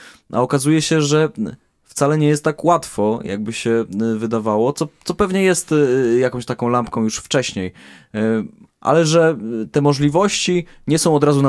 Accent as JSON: {"language": "Polish", "town": "Wrocław", "region": "Lower Silesian Voivodeship", "country": "Poland", "said": "Ja co prawda jestem z Wrocławia, jestem stąd"}